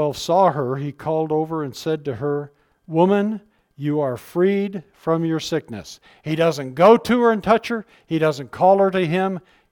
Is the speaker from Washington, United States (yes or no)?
yes; Seattle, Washington, United States; moved away as an adult; I didn't know that it didn't rain all the time till I moved, when I was 18 and I moved away from Seattle.